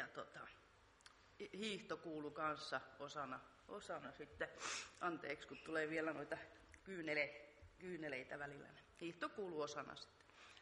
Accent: Jakobstad, Ostrobothnia, Finland; Mä oon pietarsaarelainen. Mä oon kasvanut perheessä.

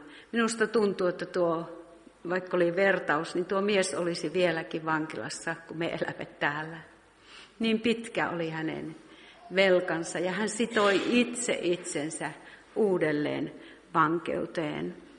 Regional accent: Joensuu, North Karelia, Finland; kävimme Joensuussa. Siellä aina kun käymme, olen sieltä kotoisin

